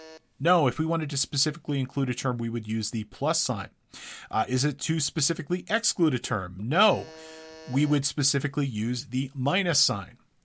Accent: Big Bear Lake, California, United States; images of Big Bear Lake, California, my hometown.

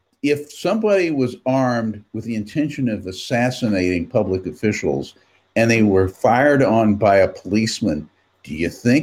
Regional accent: the South, United States; he and I used to talk a lot about our different experiences growing up in the South, more or less about the same time.

